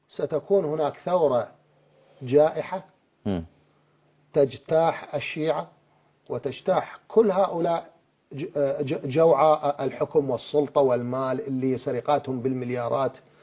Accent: Al Anbar, Iraq; أنا ابن الأنبار

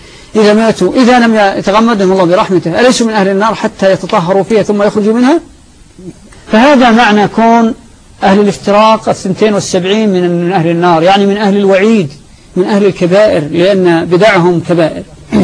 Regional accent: Saudi Arabia; فمثلا عندنا في المملكة العربية السعودية

